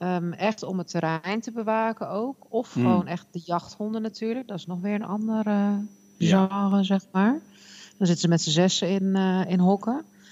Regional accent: Netherlands; nu weet ik ook wel dat wij als Nederlanders ook wel anders met onze huisdieren omgaan dan over het algemeen de Fransen.

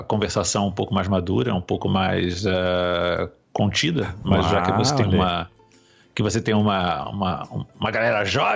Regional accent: Rio de Janeiro, Brazil; also born or lived in Los Angeles, United States / São Paulo, Brazil; Eu nasci em Los Angeles, eu fui morar no Brasil, eu ficava viajando muito entre Brasil e Estados Unidos, 6 meses aqui, 6 meses lá durante a minha infância, até que eu me estabeleci no Rio de Janeiro, onde eu consegui esse sotaque ridículo.

